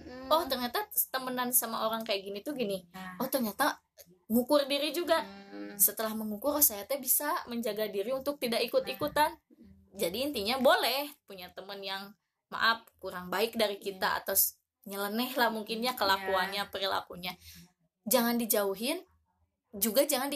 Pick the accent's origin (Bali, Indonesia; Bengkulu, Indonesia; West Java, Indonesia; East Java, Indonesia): West Java, Indonesia; Tasikmalaya; Jadi kita orang Tasik sudah tidak kekurangan lagi universitas.